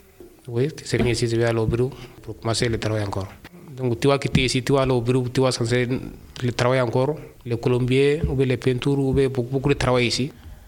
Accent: Mali; French is a second language; je suis malien.

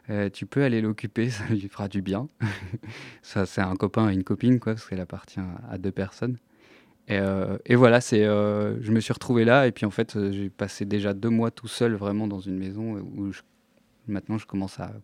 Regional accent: Auvergne-Rhône-Alpes, France; Vu que je venais de l'Isère, c'était celle locale, donc avec Radio Scoop.

